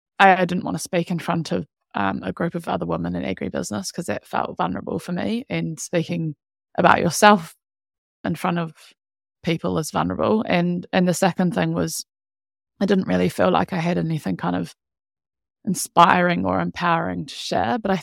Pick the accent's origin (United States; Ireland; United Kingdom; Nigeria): United Kingdom; now in New Zealand; Grew up in the UK, which you can maybe tell through the accent. Sometimes people pick it up and think that I'm from Invercargill, but I'm actually from the UK. So born and bred there. Mum and dad moved us over to New Zealand back in 2002